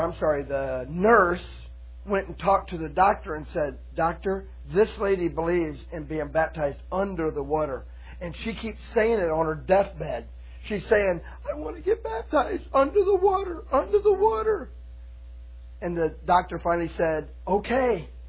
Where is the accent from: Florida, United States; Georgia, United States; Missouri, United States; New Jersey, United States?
Florida, United States; I'm from Florida. I don't like cold, okay?